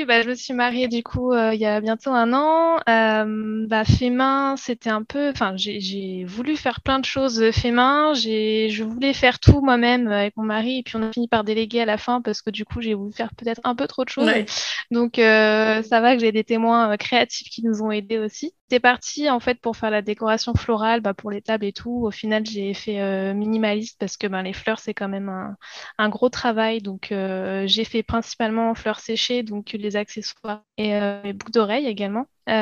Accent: Saint-Raphaël, Provence-Alpes-Côte d'Azur, France; now in Dijon, France; En fait, je suis originaire de Saint-Raphaël.

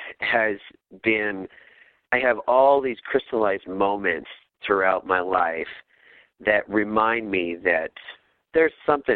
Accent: New Jersey, United States; I grew up in New Jersey, which is why I went to Rutgers.

